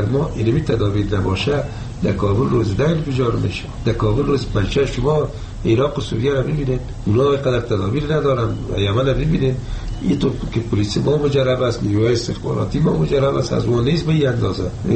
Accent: Afghanistan; ما افغان هستیم

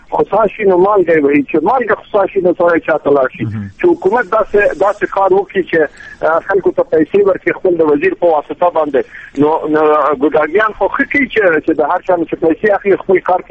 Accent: Afghanistan; د یو افغان په حیث باندې، د یو سپینګیري په حیث باندې زه لاړم.

